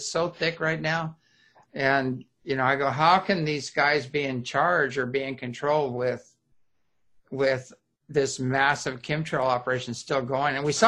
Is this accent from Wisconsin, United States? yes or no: no; Apple Valley, California, United States; we were raised in Apple Valley, California's kids